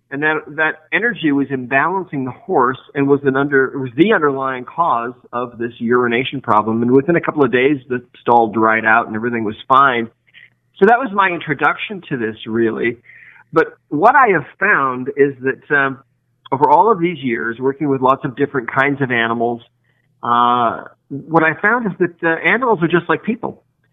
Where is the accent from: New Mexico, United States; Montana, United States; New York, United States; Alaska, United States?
Montana, United States; I grew up in Montana. And we had a ranch for a while. We had about 50 head of horses.